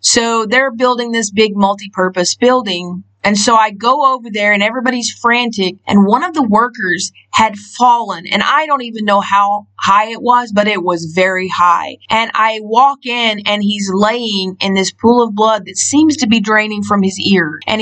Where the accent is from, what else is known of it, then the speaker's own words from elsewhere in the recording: United States; But for me, being an American, it was the wrong side of the road.